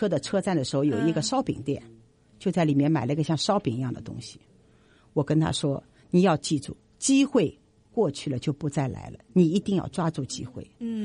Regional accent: Shanghai, China; 我们是上海人嘛

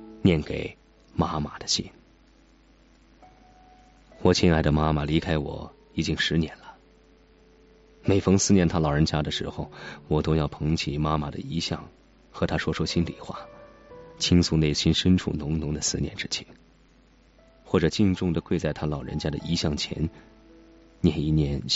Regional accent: Shenyang, Liaoning, China; now in Beijing, China; 我老家在东北的沈阳市南郊的一个乡村

